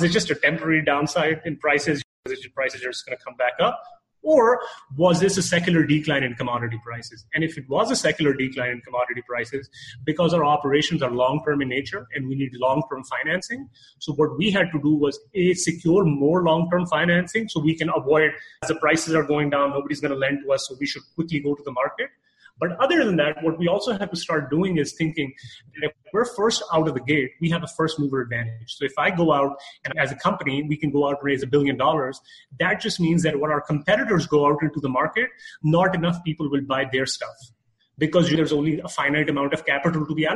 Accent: Canada; now in United States; because I'm from Canada, so we've got a lot of that. So when I was coming to the U.S. 3 years ago

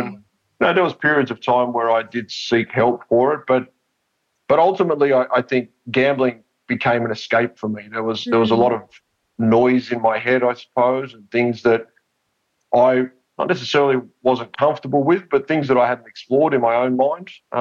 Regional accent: Australia; I'm, you know, obviously my accent, I'm in Australia. It's a gambling culture.

